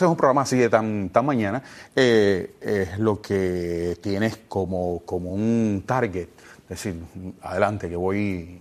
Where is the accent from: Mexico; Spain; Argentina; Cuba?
Cuba; siendo cubano